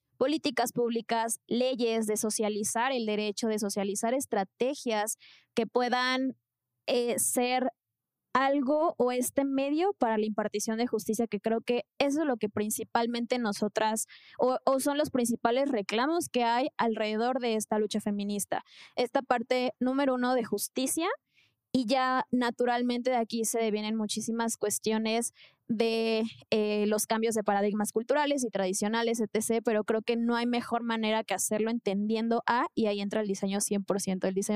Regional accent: Mexico; somos mexicanas

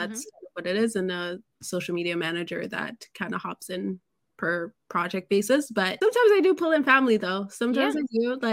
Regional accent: Jamaica; I'm Jamaican. So I feel like a lot of, especially around my age

